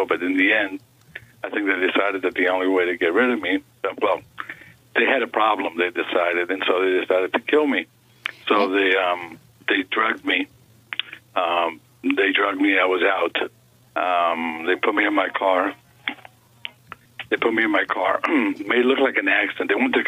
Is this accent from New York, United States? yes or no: yes; New York City, New York, United States; also born or lived in Buenos Aires, Argentina; I was born in Buenos Aires, Argentina, but I came here to the United States when I was seven. When I grew up in New York City